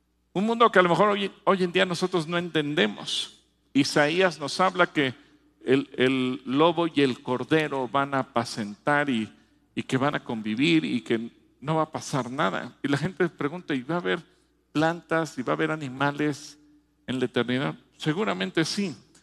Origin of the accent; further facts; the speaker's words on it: Mexico; nos toca vivir a nosotros como mexicanos